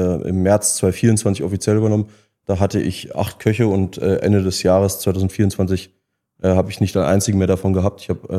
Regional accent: Rhineland-Palatinate, Germany; Ich komme ja aus der Pfalz.

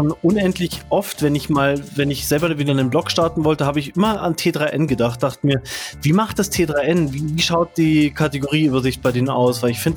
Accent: Munich, Bavaria, Germany; Ich bin hier als Münchner ein bisschen der Underdog heute.

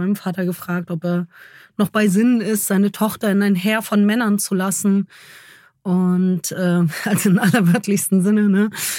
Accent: Germany; ich bin Deutsche und in Deutschland ist die vorherrschende Religion das Christentum.

